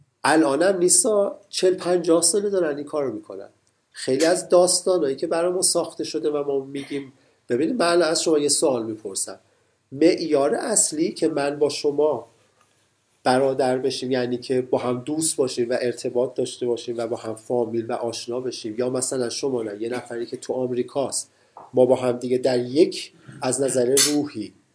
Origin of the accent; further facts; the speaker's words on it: Iran; also born or lived in United States; مثلا ما ایرانی هستیم